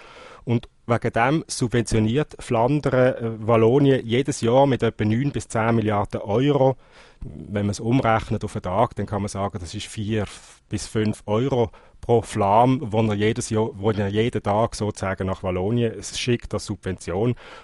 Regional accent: Switzerland; now in Belgium; als Schweizer Journalist

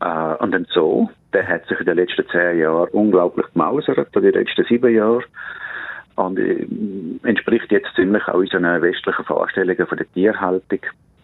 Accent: Switzerland; now in India

